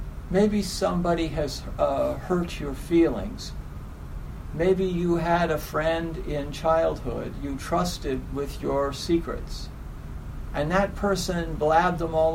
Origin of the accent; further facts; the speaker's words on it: Baltimore, Maryland, United States; I grew up in Baltimore for some of my childhood, and Baltimore was a really, really violent place when I was living there.